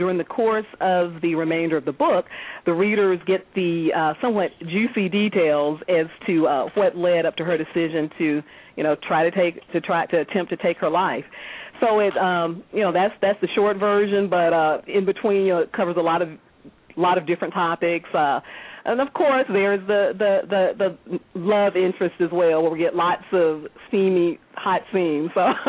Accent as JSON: {"language": "English", "region": "the South", "country": "United States", "accent": "southern", "said": "With my southern accent."}